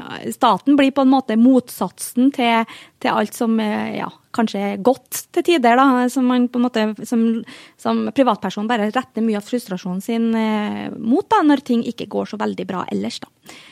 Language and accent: Norwegian; Verdal, Trøndelag, Norway; jeg kommer jo fra Verdalen